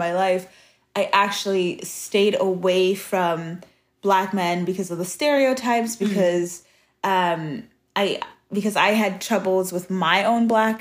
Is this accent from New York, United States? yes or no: yes; Brooklyn, New York, United States; especially growing up in Brooklyn, that was the context.